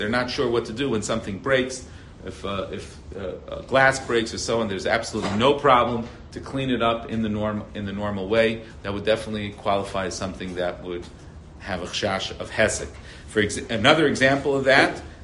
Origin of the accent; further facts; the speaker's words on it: Brooklyn, New York, United States; I grew up in New York and Brooklyn before.